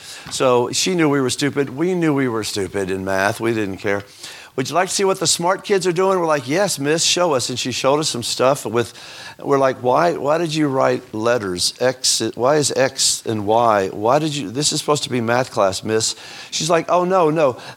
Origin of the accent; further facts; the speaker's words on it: Texas, United States; You know I'm from East Texas when I call Hosea, Jose, right? Anyway, I'm sorry, you know I'm from Texas, right? Even South Texas especially.